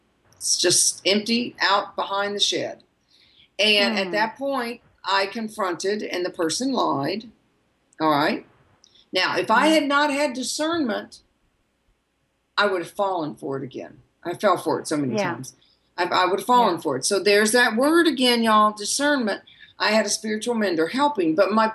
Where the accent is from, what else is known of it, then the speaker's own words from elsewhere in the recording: the South, United States; I don't know about you, Sandy, but I was from the South